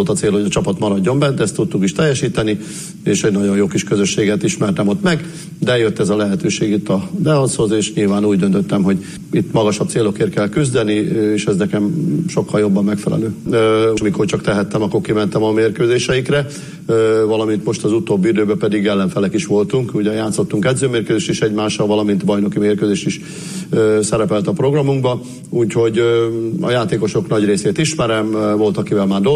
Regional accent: Borsod-Abaúj-Zemplén, Hungary; also born or lived in Hajdú-Bihar; now in Debrecen, Hungary; Félig borsodi vagyok, félig hajdúbihari, sőt már több is, mert ugye Borsodban 30 évet éltünk, hajdúbiharban már 33. év. Úgyhogy azóta itt élünk Debrecenben.

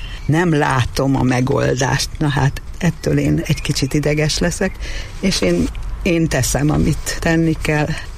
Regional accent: Miskolc, Borsod-Abaúj-Zemplén, Hungary; also born or lived in Budapest; Hát én 2000-ig Budapesten laktam, előtte ugyan Miskolcon születtem és miskolci vagyok, de 20 évig ott éltem, és akkor 2000-ben költöztem haza.

